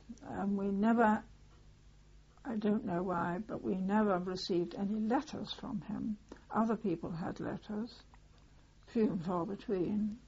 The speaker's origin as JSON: {"language": "English", "region": "England", "country": "United Kingdom", "lives_now": "Australia", "said": "I didn't feel obliged to join Australian forces being an English woman."}